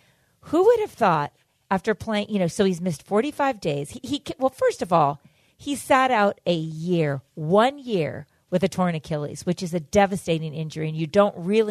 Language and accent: English; California, United States; I like weird. I'm from California.